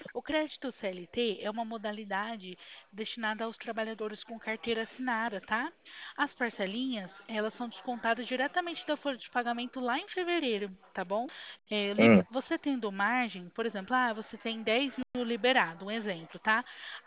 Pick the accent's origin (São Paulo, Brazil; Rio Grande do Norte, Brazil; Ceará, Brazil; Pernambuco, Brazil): São Paulo, Brazil; Bebedouro; Olha, eu sou aqui de Bebedouro, São Paulo.